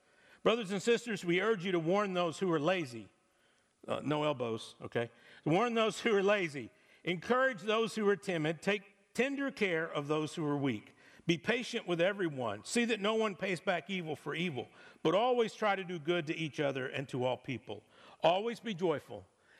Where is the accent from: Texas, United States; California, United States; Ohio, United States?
Texas, United States; I was born and raised in Texas. And when I was growing up, we had all the sports that everybody else has